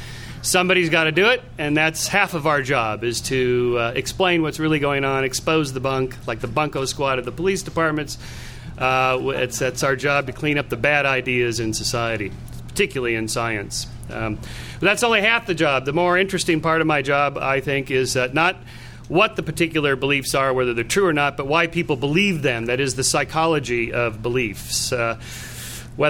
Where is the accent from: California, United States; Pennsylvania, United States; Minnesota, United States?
California, United States; I'm from Southern California. We're on the left coast over there.